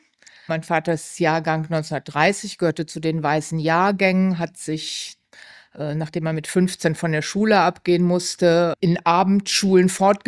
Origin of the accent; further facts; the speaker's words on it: Cologne, North Rhine-Westphalia, Germany; Und ich bin ja in Köln aufgewachsen.